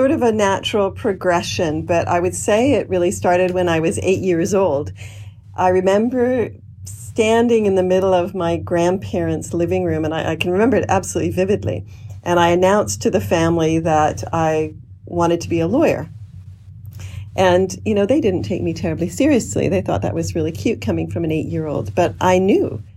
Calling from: New York, United States; I'm calling in from New York here at the Canadian Mission and really happy to be joining the podcast.

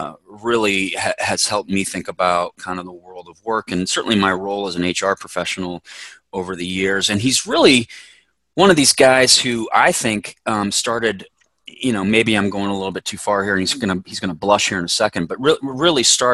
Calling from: Chicago, Illinois, United States; I am chiming in from Chicago, Illinois, where it's crisp and clean.

